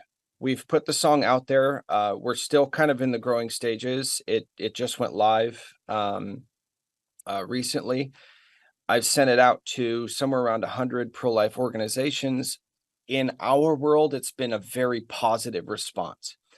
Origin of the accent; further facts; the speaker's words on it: Washington, United States; now in Florida, United States; Like, I came from Washington State. I moved to Florida last January.